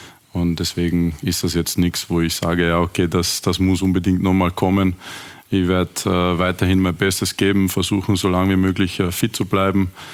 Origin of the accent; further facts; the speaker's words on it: Austria; Vor allem die slowakische Liga verfolgt man jetzt ja auch nicht als Österreicher unbedingt Woche für Woche.